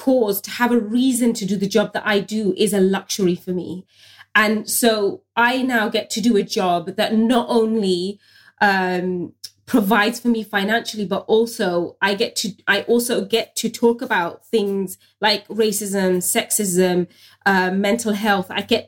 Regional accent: United Kingdom; being a British first generation Bangladeshi Muslim woman working in an industry that never really had space for me

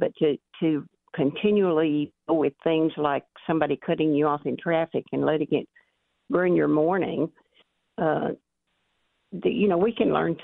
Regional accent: Arkansas, United States

